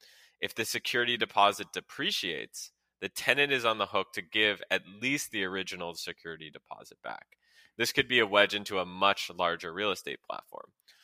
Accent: Montreal, Quebec, Canada; I grew up in Montreal

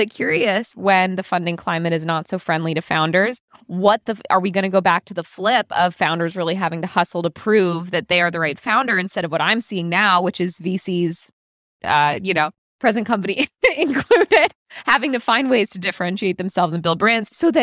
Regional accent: Connecticut, United States; now in New York, United States; I'm from Connecticut. I'm from the East Coast. I went to NYU.

